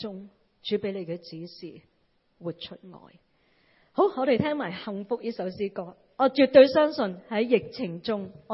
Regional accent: Hong Kong; 我哋香港人咁忙，系咪建立关系系啦？

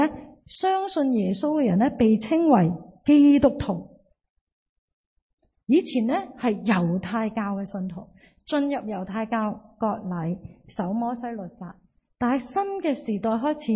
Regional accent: China; 咁我哋中国人会食猪红啦，会食鸭血

